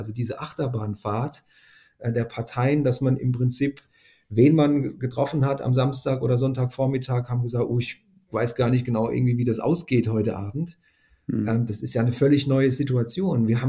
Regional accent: Northern Germany, Germany; würden wir vielleicht als Norddeutsche sagen

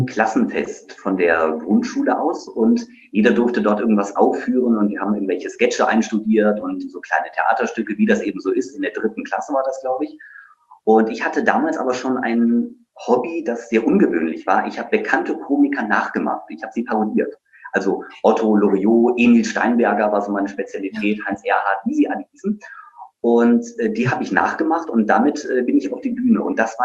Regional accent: Taunusstein, Hesse, Germany; Ich bin ja in Hessen zur Schule gegangen, in Taunusstein, also nicht weit von dir, ne, Claudia.

